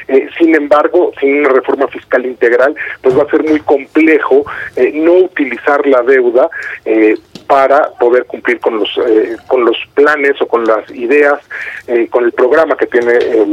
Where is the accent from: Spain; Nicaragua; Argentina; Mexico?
Mexico; como mexicanos debemos tener muy claro que vamos para allá